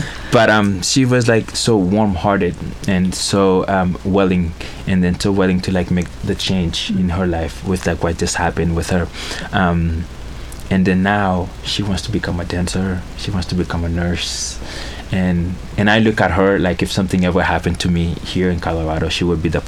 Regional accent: Haiti; now in United States; I grew up in Haiti, and we did grow up very poor. We didn't have much.

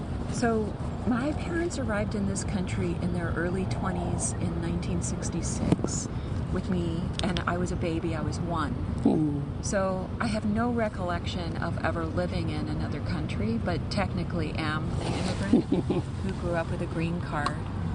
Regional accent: United States; So for me, the immigrant experience was that experience of growing up here, living here, being American, but having all my extended family in another country and going back there to be close to them.

